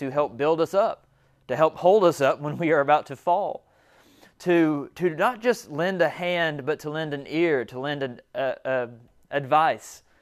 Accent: the South, United States; growing up in the South, look out there in the pastures and stuff

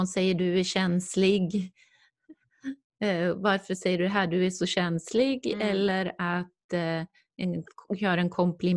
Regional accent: Sweden; first language Swedish; svenska är mitt modersmål, franska är hans

